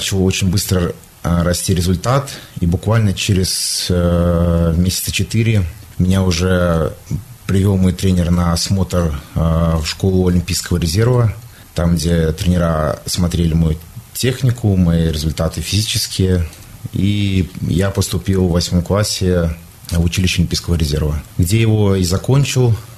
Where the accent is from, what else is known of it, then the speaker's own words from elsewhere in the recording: Mogilev, Mogilev Region, Belarus; я сам с Могилева, я родился в Могилеве